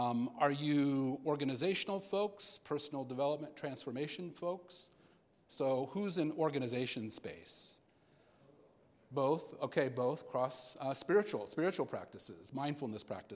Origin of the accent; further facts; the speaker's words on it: United States; For those of you that don't know me, I'm an entrepreneur from the States.